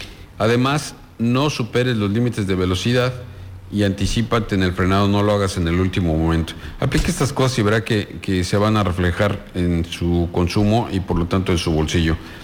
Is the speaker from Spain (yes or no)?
no; Mexico; si en algo somos expertos los mexicanos es en vivir inmersos en la crisis, en superar las crisis.